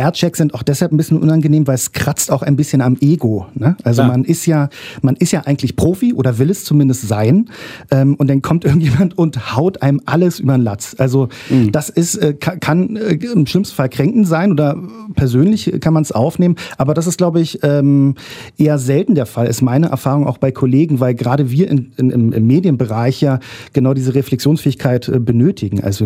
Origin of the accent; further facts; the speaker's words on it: Berlin, Germany; also born or lived in France / North Rhine-Westphalia; Ich habe in Düsseldorf gewohnt zwischenzeitlich, obwohl ich als Urberliner ja eigentlich hier zu Hause bin. War vorher noch in Frankreich und bin danach nicht zurück nach Berlin gekehrt, sondern nach Nordrhein-Westfalen.